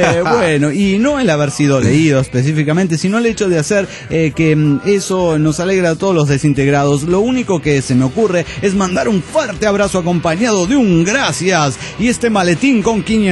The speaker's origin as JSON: {"language": "Spanish", "country": "Argentina", "said": "Recuerden que yo soy de Argentina"}